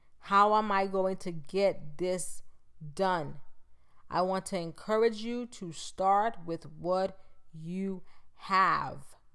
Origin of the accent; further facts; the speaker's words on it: Bahamas; But that was in the 90s growing up in the Bahamas.